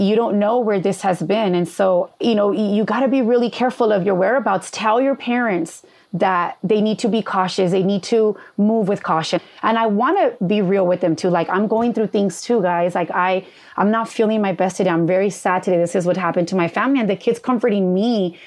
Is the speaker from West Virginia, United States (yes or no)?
no; Los Angeles, California, United States; So, you know, I grew up in East LA and, you know, I was in high school, very into fitness.